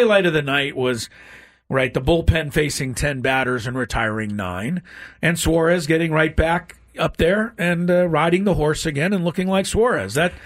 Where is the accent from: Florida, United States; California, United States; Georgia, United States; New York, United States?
California, United States; Beverly Hills; I wasn't born and raised in Beverly Hills for nothing.